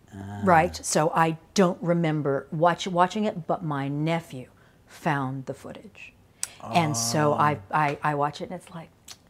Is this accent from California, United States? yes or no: yes; Encino, California, United States; 7 miles that way. Encino.